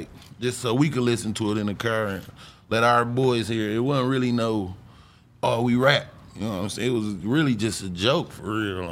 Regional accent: Flint, Michigan, United States; Like, I'm from Flint, but I love Detroit. You know what I'm saying? I was born and raised in Flint, though. Honestly, I never went out of town for real.

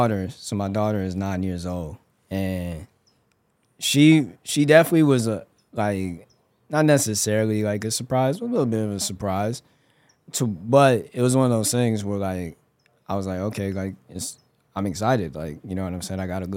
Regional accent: Denver, Colorado, United States; especially like back home, you know, where I come from. I grew up in Denver, Colorado.

